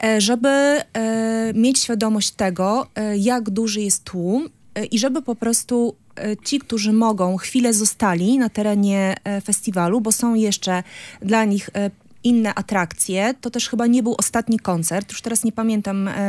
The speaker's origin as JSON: {"language": "Polish", "town": "Gdańsk", "region": "Pomeranian Voivodeship", "country": "Poland", "said": "Znaczy nie mam perspektywy gdynianki, bo jestem gdańszczanką."}